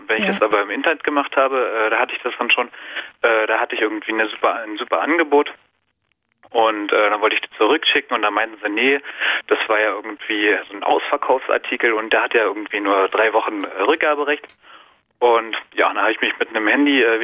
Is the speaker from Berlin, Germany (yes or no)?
yes; Berlin, Germany; also born or lived in Aschaffenburg; now in France; Aus Berlin. Also ich bin in Aschaffenburg geboren, aber bin eigentlich Berliner und bin jetzt seit 10 Jahren in Frankreich.